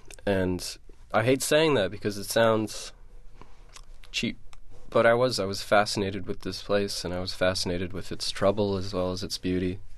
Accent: Santa Fe, New Mexico, United States; But growing up in Santa Fe, if I joined a band

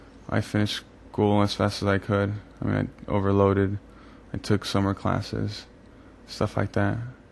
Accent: United States; I say that I'm American. And I mean, I know that I have very proud of my Hispanic roots, and I never deny them, but I am American. I belong here.

